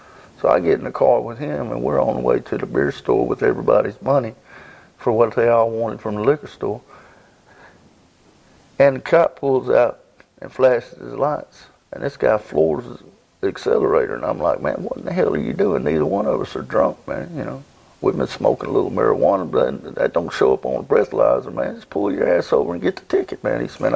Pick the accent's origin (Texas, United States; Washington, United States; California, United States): Texas, United States; Tyler; I was born and raised in Tyler.